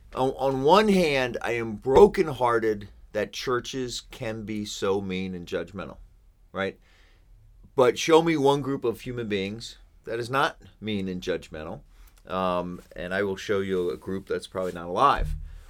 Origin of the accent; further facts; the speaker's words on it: Lancaster, Pennsylvania, United States; I am from Lancaster, Pennsylvania. I was born and raised here. I was born in Lancaster General Hospital right down the street. And yeah, I've lived here most of my life.